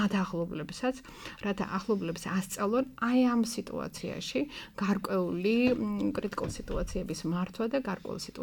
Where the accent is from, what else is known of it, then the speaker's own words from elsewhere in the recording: Batumi, Adjara, Georgia; თქვენ ალბათ ყველანი ბათუმელები ვართ